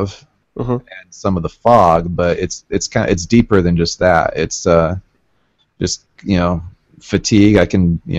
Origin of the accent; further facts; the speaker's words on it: Portland, United States; now in Utah, United States; But I'm from Portland, like I said, but we moved here to this tiny town in Utah